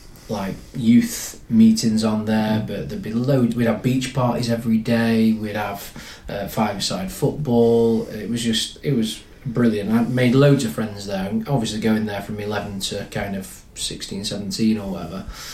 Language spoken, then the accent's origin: English; Rotherham, Yorkshire and the Humber, United Kingdom; So I'm Rotherham born and bred, so forgive me for that.